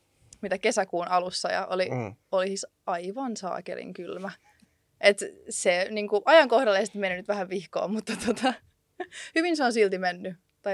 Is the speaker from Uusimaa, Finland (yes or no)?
yes; Espoo, Uusimaa, Finland; mä aina kettuillaan toisillemme, kun me ollaan espoolaisia, niin sitten me aina kiusataan siitä toisiamme